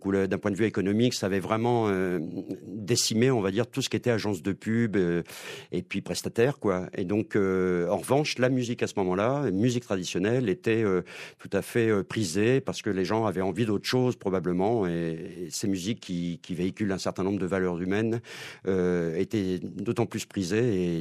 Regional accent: Tours, Centre-Val de Loire, France; now in Clermont-Ferrand, France; L'école Brassard à Tours, justement, ma ville natale. Et puis ensuite, je suis arrivé à Clermont-Ferrand

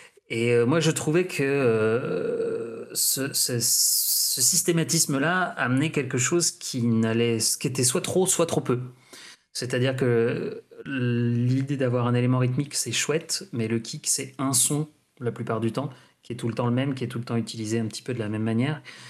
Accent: Nouvelle-Aquitaine, France; les danses du Poitou, ma région d'origine

